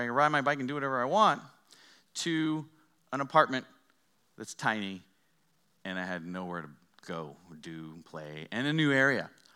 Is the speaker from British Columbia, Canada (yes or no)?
yes; Aldergrove, British Columbia, Canada; When I was in my hometown of the metropolis of Aldergrove, and we lived in our house, we had pretty much anything you needed.